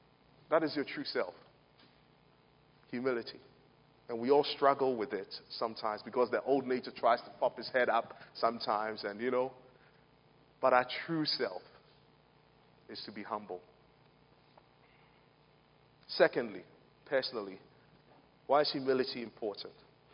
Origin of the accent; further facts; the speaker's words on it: Ghana; when I was growing up in Ghana, when the lights go off and maybe you put a lamp out there, what happens is you see flies and stuff going to that.